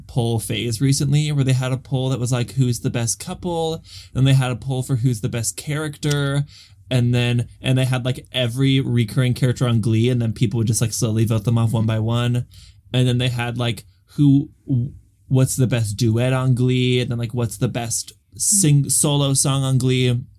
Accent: United States; now in Dominican Republic; she, her, and I'm from America, but I'm living in the Dominican Republic right now.

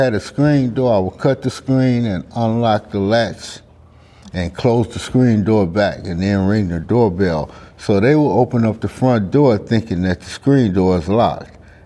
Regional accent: Detroit, Michigan, United States; I was born and raised in Detroit.

